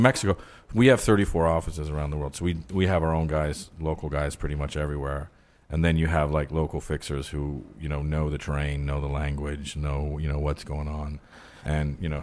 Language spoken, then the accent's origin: English; Ottawa, Ontario, Canada; north of where I grew up in Ottawa, there's like a million lakes.